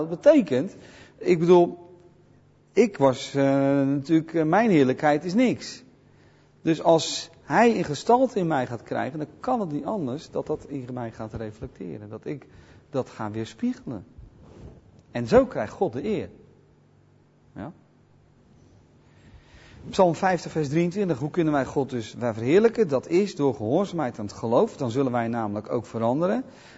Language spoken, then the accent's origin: Dutch; Netherlands; als Nederlander vind ik het toch wel leuk om een keer naar het Rijksmuseum te gaan